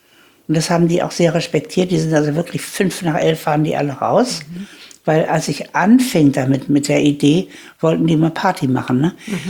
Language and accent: German; Gelsenkirchen, North Rhine-Westphalia, Germany; born there; Aber ich wurde 1938 in Gelsenkirchen geboren